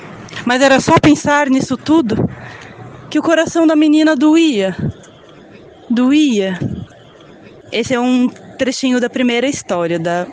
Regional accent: Joinville, Santa Catarina, Brazil; Eu sou de Joinville, na Santa Catarina, vim aqui por causa do mestrado

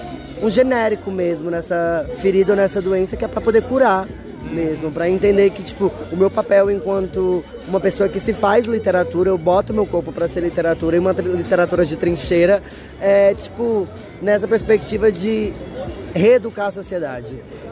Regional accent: Ceará, Brazil; Eu venho dos estados que mais mata pessoas como eu, inclusive eu venho do Ceará

